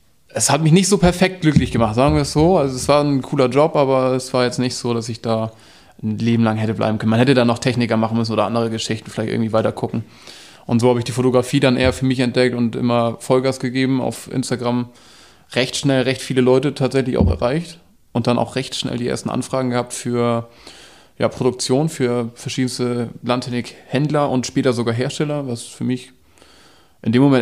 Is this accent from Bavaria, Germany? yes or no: no; Schleswig-Holstein, Germany; Komme ja gar nicht so weit weg von hier, also aus Dithmarschen in Schleswig-Holstein. Hier komplett aufgewachsen und hier auch die Landwirtschaft lieben gelernt, sag ich mal. Ich bin selbst auf einem Resthof aufgewachsen